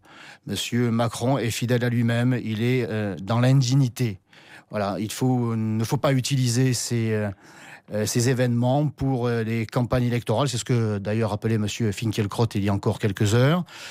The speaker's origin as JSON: {"language": "French", "country": "France", "said": "parce que nous sommes français, nous sommes européens"}